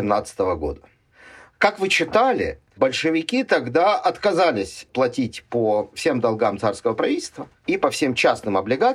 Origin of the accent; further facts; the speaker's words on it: Ukraine; born there; мне, как уроженцу и гражданину Украины, совершенно не важно, откуда эти деньги придут